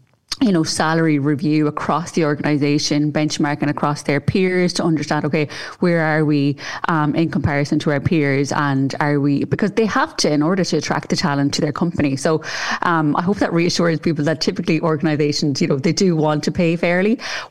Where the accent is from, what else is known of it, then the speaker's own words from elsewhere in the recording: Ireland; I think as Irish in particular, we're great for the sandwich approach where we'll just shove the the awkward question, you know, in the middle of the meeting.